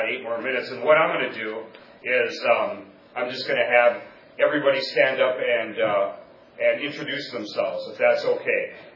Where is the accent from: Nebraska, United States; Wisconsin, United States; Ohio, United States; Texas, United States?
Wisconsin, United States; Boscobel; I'm from God's country, Boscobel, Wisconsin.